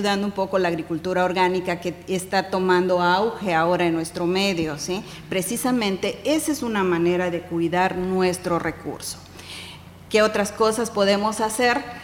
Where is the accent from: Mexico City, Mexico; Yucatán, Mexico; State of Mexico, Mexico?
Yucatán, Mexico; como yucatecos sabemos que donde hacemos un agujero vamos a encontrar agua.